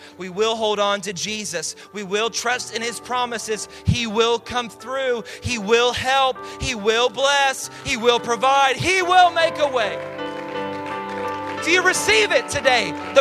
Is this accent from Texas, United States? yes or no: yes; Mesquite, Texas, United States; I'm telling you, man, we played dirty where I grew up in Mesquite, Texas.